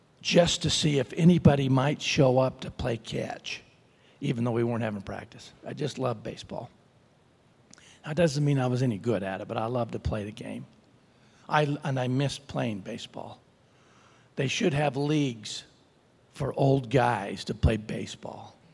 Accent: Preston, Idaho, United States; I grew up in Preston, Idaho, a little farming community. I grew up outside of town and on a farm

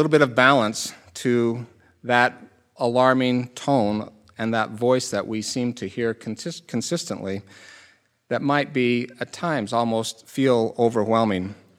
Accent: Utah, United States; now in New York City, United States; Bonnie and I grew up in Utah, and we always look forward to the privilege of returning to the Western United States.

